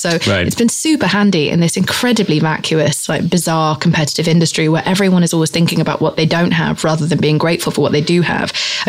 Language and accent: English; England, United Kingdom; I grew up in England, which is just an inherently dishonest place